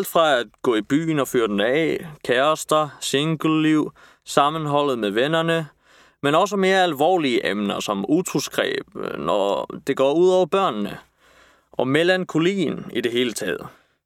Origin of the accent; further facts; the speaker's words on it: Copenhagen, Capital Region of Denmark, Denmark; er født den 18. oktober 1988. Jeg er halv irsk og halv dansk. Min mor er dansk. Jeg er født og opvokset her på Christiania i huset, der hedder Mælkebøtten.